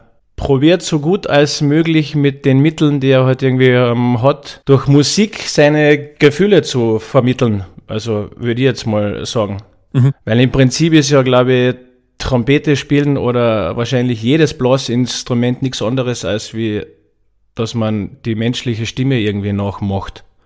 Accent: Tyrol, Austria; der ist in Lienz geboren. Und ich habe mir gedacht, ja schon, aber ich bin ja eigentlich aus dem Nachbarort.

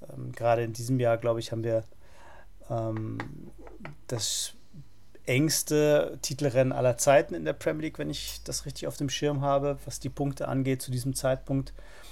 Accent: Munich, Bavaria, Germany; Ich habe als Münchner schon sehr früh Berührungen mit sehr viel guten Fußball gehabt

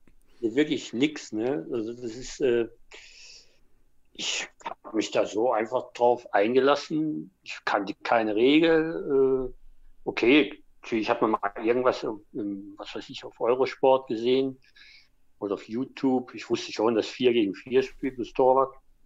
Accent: Dresden, Saxony, Germany; born there; now in Bielefeld, Germany; Und da ich eben Sachse bin, gebürtiger Dresdner

